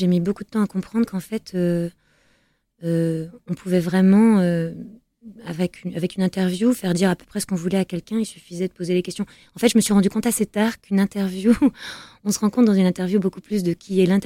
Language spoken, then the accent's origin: French; Senlis, Hauts-de-France, France; C'est là où je suis née, c'est là où, c'est là où j'ai grandi et là où mes parents travaillaient.